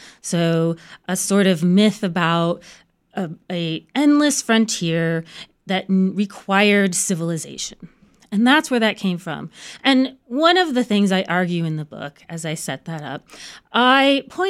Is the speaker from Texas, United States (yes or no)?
yes; Texas, United States; And I grew up in Texas. So when someone said the word sheriff, I immediately thought of someone like John Wayne or the cast of Tombstone.